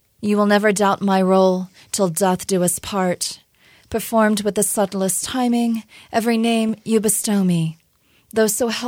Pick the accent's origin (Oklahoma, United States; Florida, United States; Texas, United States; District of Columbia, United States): Oklahoma, United States; And I recognized that particularly growing up in Oklahoma, which back in the 80s and 70s, of course, we didn't have the internet.